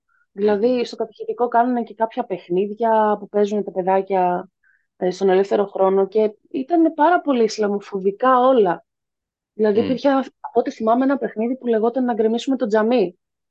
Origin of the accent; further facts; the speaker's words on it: Thessaloniki, Central Macedonia, Greece; Εγώ είμαι από Θεσσαλονίκη